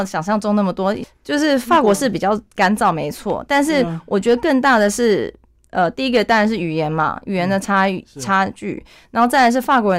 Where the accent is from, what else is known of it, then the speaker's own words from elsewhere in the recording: Taiwan; also born or lived in United Kingdom; now in France; 例如说我是一个台湾人，但是我到了英国